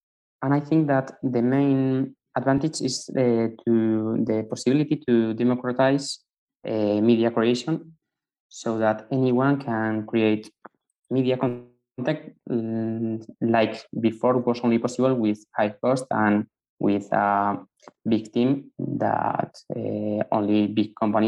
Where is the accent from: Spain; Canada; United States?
Spain; Basque Country; I'm from the Basque Country in Spain.